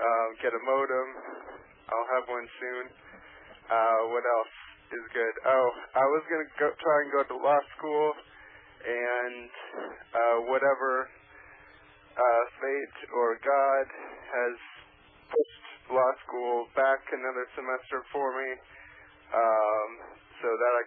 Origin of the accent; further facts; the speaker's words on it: Los Angeles, California, United States; I'm from California. I'm in Los Angeles.